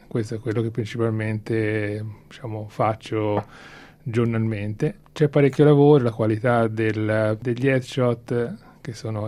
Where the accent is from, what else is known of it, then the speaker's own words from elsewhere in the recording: Florence, Tuscany, Italy; now in Australia; io sono cresciuto a Firenze, quindi circondato da una città piena di storia, piena di bellezza.